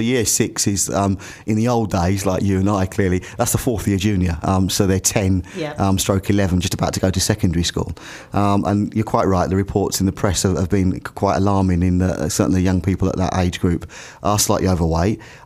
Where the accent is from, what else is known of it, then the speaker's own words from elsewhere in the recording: Brentwood, East of England, United Kingdom; you don't see that anymore as often as it certainly was when I was growing up in Brentwood.